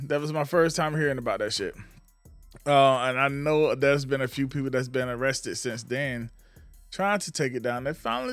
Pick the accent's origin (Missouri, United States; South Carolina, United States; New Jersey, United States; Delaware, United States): South Carolina, United States; Batesburg-Leesville; now in Charleston, United States; I'm from Batesburg, Leesville, South Carolina. I'm from a purple area in South Carolina that's been very purple most of the time I've been there.